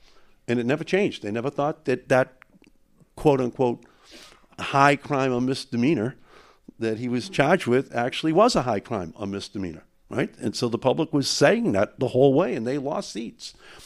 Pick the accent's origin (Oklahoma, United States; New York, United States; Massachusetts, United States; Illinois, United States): Massachusetts, United States; I'm a liberal from Massachusetts.